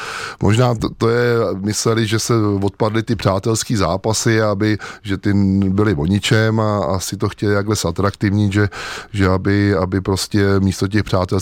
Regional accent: Prague, Czechia; já jsem rodilej Pražák, žil jsem tady kousek od Václavského náměstí, v Řeznický ulici jsem, ale protože jsme měli ve Smetanově Lhotě chalupu, kde jsme jezdili, no a táta si to tam úplně zamiloval, že v mých 6 letech

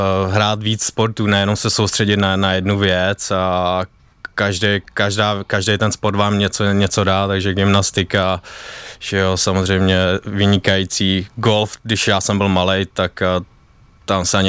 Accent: Ústí nad Labem, Ústí nad Labem Region, Czechia; Jo, jsem z Ústí nad Labem a tam jsem hrál do 15 let

